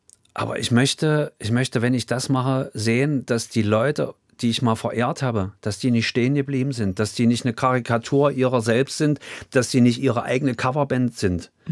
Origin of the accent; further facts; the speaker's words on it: Halle, Saxony-Anhalt, Germany; accent: Halle; now in Berlin, Germany; Auch in 30 Jahren Berlin habe ich das nicht ablegen können.